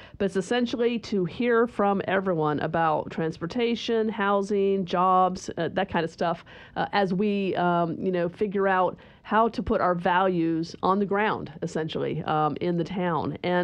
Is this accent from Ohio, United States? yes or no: yes; Ohio, United States; My home state of Ohio, has done this and done it very successfully.